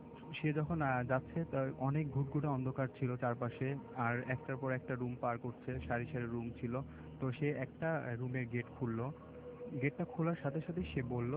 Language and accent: Bangla; Dhaka, Dhaka Division, Bangladesh; মিরপুর থেকে এসেছি।